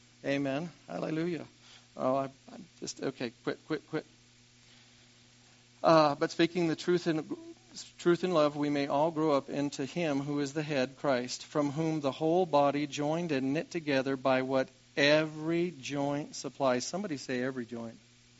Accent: Custer, United States; I grew up here in Custer, was gone for 2 years at Rhema, gone to Rushville for 4 years, and then God put it in our heart to move back here.

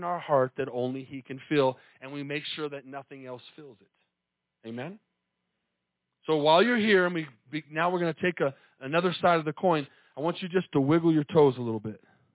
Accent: Texas, United States; Coming from where I come from the Metroplex. It's about 8 or 9 million people where I live.

